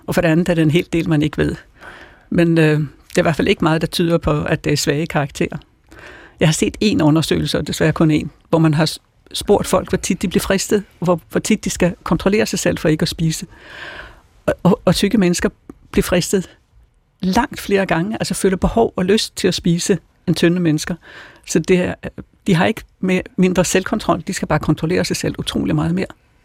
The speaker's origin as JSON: {"language": "Danish", "country": "Sweden", "second_language": "Danish", "lives_now": "Denmark", "said": "Okay, jeg er svensk, men nu har jeg også fået dobbelt statsborgerskab, så jeg er også dansker."}